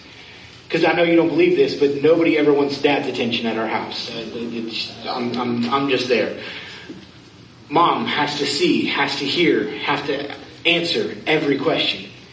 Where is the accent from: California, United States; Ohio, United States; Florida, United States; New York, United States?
Florida, United States; I'm a nerd from Florida who loves to surf.